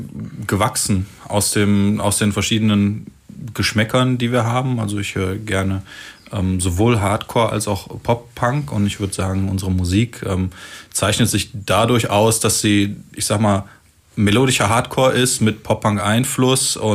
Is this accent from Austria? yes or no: no; Cologne, North Rhine-Westphalia, Germany; ich bin in Köln aufgewachsen